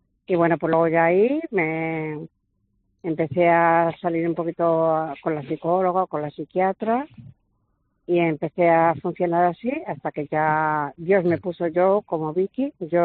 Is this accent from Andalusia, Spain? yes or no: no; Ávila, Castile and León, Spain; tenía que pagar alquiler, yo soy de Ávila, vine aquí.